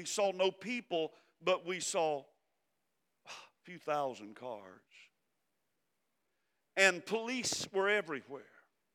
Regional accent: South Carolina, United States; We're from South Carolina.

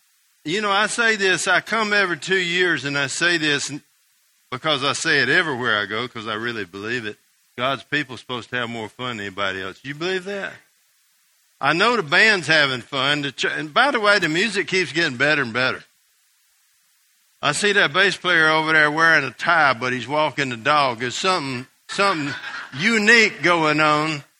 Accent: Georgia, United States; I don't know if you believe it or not, but I grew up in Georgia.

